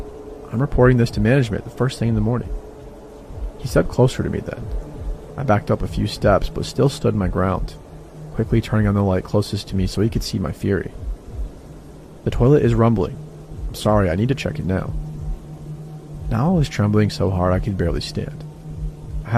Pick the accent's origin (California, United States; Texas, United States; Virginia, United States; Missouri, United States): California, United States; Of course, I'm from California, and of course, I didn't read the lease carefully.